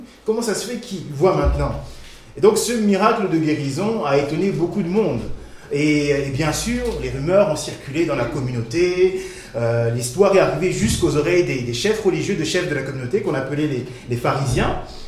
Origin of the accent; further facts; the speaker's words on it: Chad; now in Besançon, France; Donc voilà, je suis originaire du Tchad, en Afrique centrale, ceux qui connaissent. Et je vis depuis un bon moment maintenant à Besançon